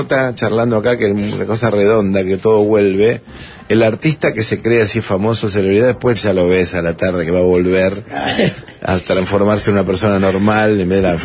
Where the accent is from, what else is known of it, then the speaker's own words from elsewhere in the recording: Villa Adelina, Buenos Aires Province, Argentina; Yo soy de Villa Adelina.